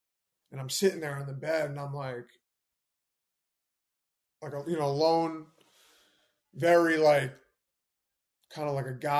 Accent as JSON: {"language": "English", "town": "New York City", "region": "New York", "country": "United States", "tie": "born or raised there", "said": "I just won my first round knockout over an Olympian in Madison Square Garden, in my hometown, in front of all my friends and family"}